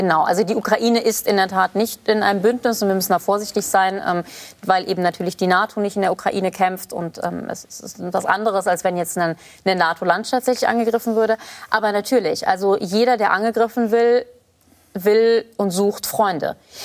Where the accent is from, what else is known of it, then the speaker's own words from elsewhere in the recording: Germany; Kann ich als Deutsche den Schweizer sagen, gebt eure Neutralität auf